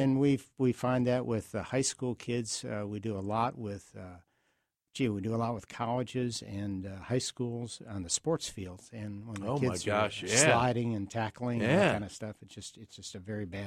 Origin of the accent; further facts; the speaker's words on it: Detroit, Michigan, United States; You know, it used to be, I grew up in Detroit, and I can remember them flying over as a kid and just stopping